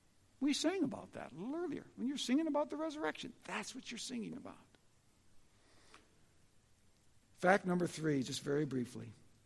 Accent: Rockford, Illinois, United States; also born or lived in Chicago; I was about 9 years old. We moved from Rockford to closer to Chicago, went to this little church

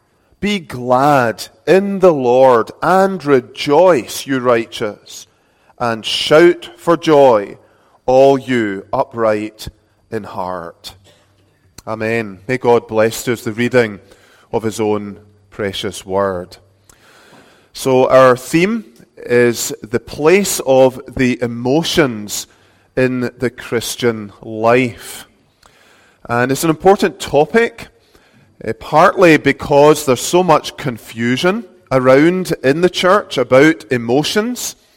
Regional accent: Scotland, United Kingdom; now in United States; I'm from South Texas. No, originally from Scotland, and we moved here about 11 years ago, and only last year, actually, we became full-blooded American citizens

